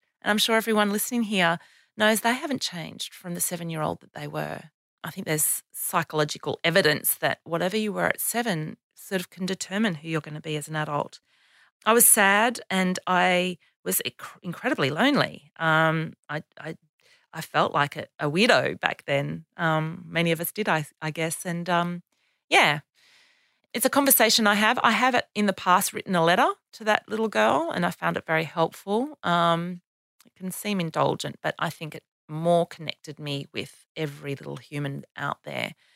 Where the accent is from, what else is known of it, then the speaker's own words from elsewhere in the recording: Canberra, Australian Capital Territory, Australia; Canberra, which is my hometown